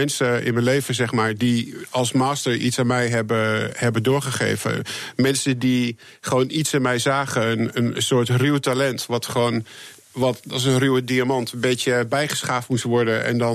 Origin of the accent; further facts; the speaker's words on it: Netherlands; now in Los Angeles, United States; En ik kom natuurlijk uit Nederland en mijn filmindustrie is natuurlijk begonnen in Nederland met Nederlandse films. En ik zit nu wel in Hollywood